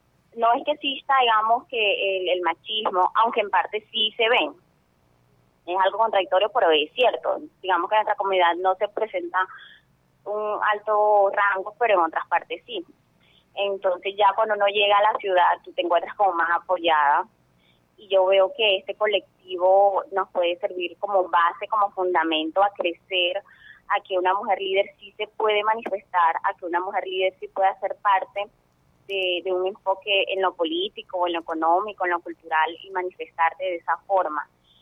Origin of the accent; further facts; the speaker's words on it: Guacoche, Cesar, Colombia; soy de Huacoche Cesar y soy una de las líderes comunitarias.